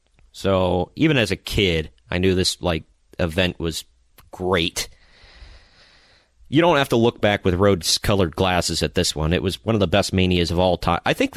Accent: Scotland, United Kingdom; Kilts are meant to be worn without pants, Greg. I'm Scottish. I know this.

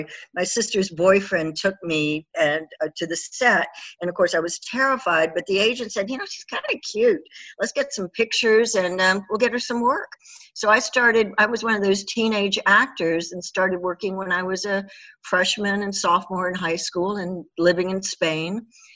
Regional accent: South Carolina, United States; born there; I was born in South Carolina

